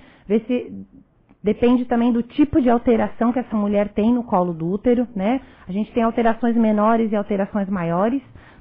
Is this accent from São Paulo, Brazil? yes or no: no; Orleans, Santa Catarina, Brazil; Toda a infância lá em Orleans.